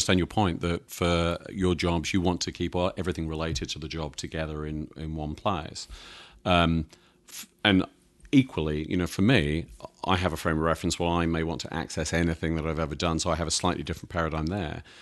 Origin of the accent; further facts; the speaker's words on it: Santa Barbara, California, United States; went and shot with a couple of cameras in Santa Barbara, in California, my hometown